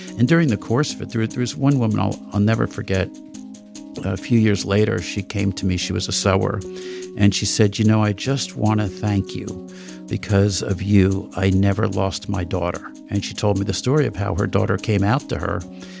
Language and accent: English; the North, United States; Was it that I was Jewish, gay, or from the North? And the number one thing they didn't like is that I was from the North.